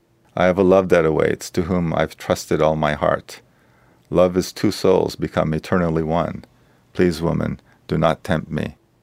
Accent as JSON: {"language": "English", "country": "South Korea", "tie": "born or raised there", "said": "When I was growing up in South Korea, the manuscript paper that was used, they called it dongjongi"}